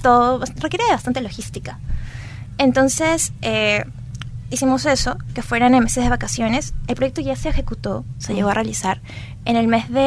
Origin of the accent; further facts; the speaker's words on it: Cerro de Pasco, Pasco, Peru; en mi caso, yo soy de Cerro de Pasco